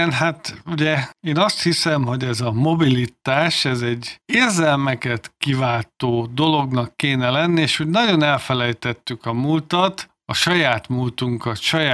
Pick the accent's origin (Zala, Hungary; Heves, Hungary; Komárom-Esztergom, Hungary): Komárom-Esztergom, Hungary; Tatabánya; Amikor én pici gyerek voltam, akkor a szülővárosomban, Tatabányán két kezemen meg tudom számolni, hány darab magántulajdonban lévő autó volt.